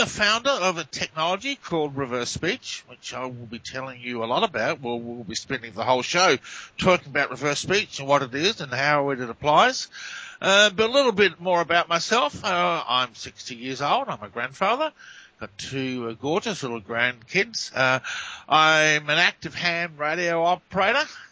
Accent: Australia; accent: Australian; As you can tell by the accent, I'm Australian. I live in Australia in a town called Adelaide.

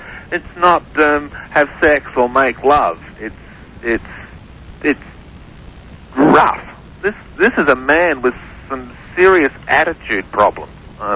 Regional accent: Australia; accent: Australian; See, desert answers. I'm going to, or answers, there's my Aussie accent.

